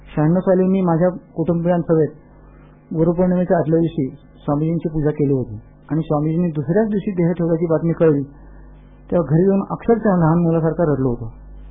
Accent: Sakharwadi, Maharashtra, India; also born or lived in Pune; माझा जन्म पुण्यात झाला असला तरी शाळा कॉलेजच्या निमित्ताने मी जवळजवळ 22 वर्षे साखरवाडी सातारा येथे राहिलो.

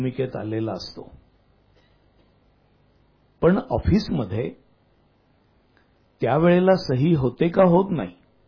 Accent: Pune, Maharashtra, India; तेव्हाचं जे पुणे होतं, ज्या पुण्यामध्ये आमचं लहानपण गेलं त्या पुण्यामध्ये

